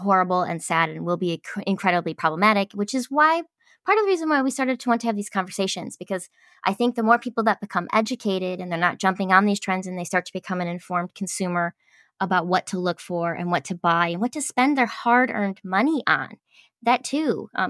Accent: Midwest, United States; it wrong because we're from the Midwest.

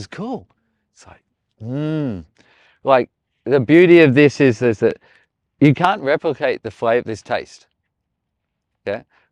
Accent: Australia; Because braai, look, I'm an Australian.

